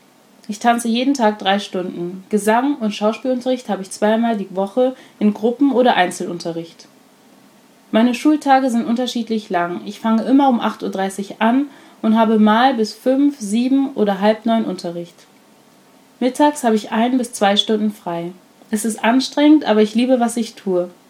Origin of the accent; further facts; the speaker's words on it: Germany; now in Paris, France; ich bin Deutsche.